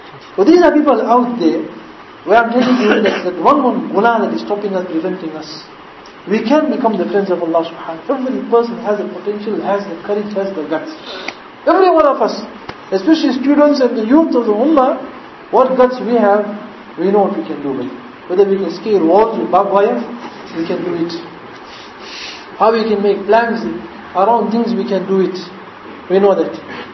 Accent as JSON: {"language": "English", "town": "Stanger", "region": "KwaZulu-Natal", "country": "South Africa", "tie": "born or raised there", "said": "But this enjoyment you will get, we had one something in Stanger, my hometown."}